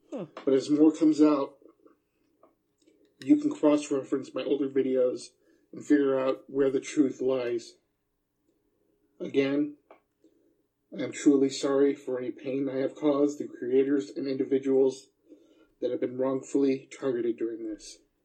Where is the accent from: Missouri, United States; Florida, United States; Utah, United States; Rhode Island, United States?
Utah, United States; Lehi; I'm originally from Lehi, Utah.